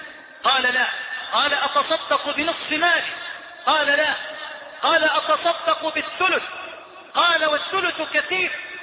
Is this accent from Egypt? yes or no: yes; Egypt; بلدنا مصر